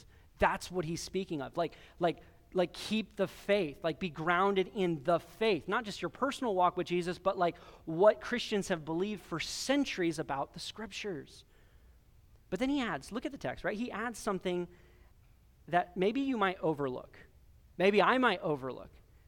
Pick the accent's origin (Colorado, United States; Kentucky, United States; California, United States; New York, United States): California, United States; I grew up in California and you have these redwood trees and they're hundreds of feet high, right?